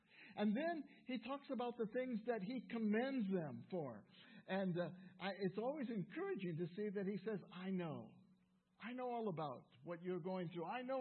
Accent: California, United States; that one time I was back in my home state of California

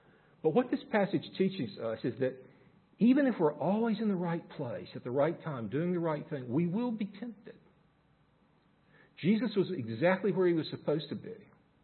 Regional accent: United States; One of the great controversies raging in my home country now is this very question, who are we? Even at the most basic level of gender. And the crisis we have in America

